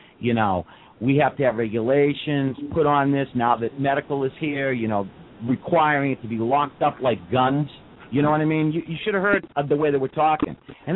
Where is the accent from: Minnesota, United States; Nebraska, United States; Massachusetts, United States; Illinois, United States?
Massachusetts, United States; Boston; accent: Boston; Now you hear my Boston accent.